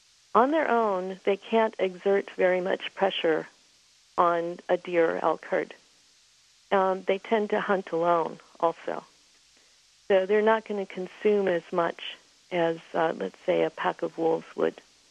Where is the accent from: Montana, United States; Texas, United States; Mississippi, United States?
Montana, United States; I'm from Montana, and up north we have a whole lot of wolves